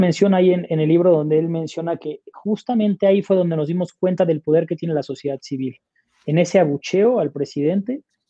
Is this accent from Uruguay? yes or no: no; Monterrey, Nuevo León, Mexico; Yo soy regio, los regios somos comprometidos con lejales, somos comprometidos con los juevesitos, con las carnes asadas, con los compas y evidentemente con el fútbol. O sea, es parte del ADN regiomontano y es algo que me gusta mucho Monterrey.